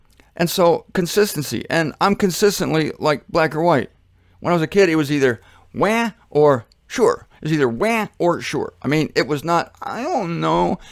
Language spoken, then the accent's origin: English; Ohio, United States; Hot is Columbus, because that is the capital of Ohio. I should know. I was from Ohio.